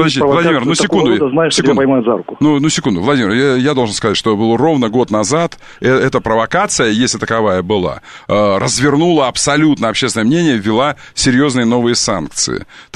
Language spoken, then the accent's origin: Russian; Ukraine; Ну, так хорошо, я тоже хохол, круто.